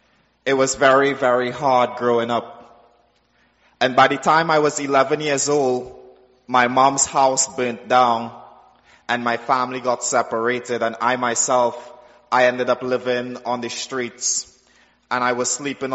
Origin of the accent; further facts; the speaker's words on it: Trinidad & Tobago; I'm from Trinidad in the Caribbean, just south of Jamaica and the rest of the islands there. And I'm the last of my mom's four kids. I grew up in a family of absolute poverty.